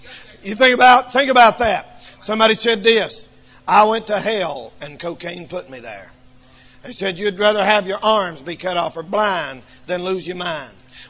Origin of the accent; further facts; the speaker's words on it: North Carolina, United States; I'm a redneck from the South, and I'm Southern, and I'm from North Carolina, and all of that.